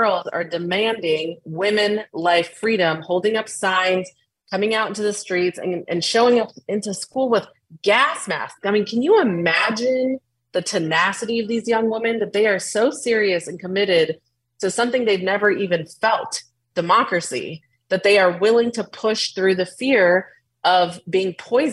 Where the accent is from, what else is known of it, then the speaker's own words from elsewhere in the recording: United States; as an American, I can say